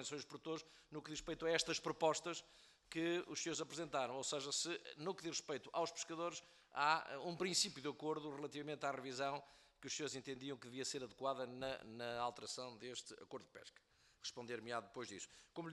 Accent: Caminha, Viana do Castelo, Portugal; porque sou natural de Caminha

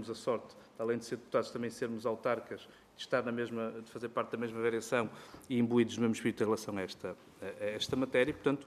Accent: Barcelos, Braga, Portugal; Permitam-me, como barcelense

